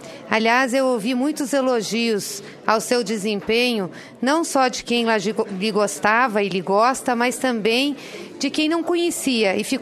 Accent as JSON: {"language": "Portuguese", "region": "Paraná", "country": "Brazil", "said": "eu estou muito orgulhosa como paranaense de ter acompanhado hoje aqui"}